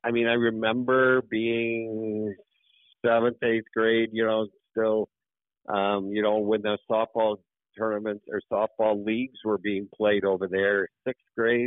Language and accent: English; Hayward, Wisconsin, United States; Well, I loved growing up in Hayward.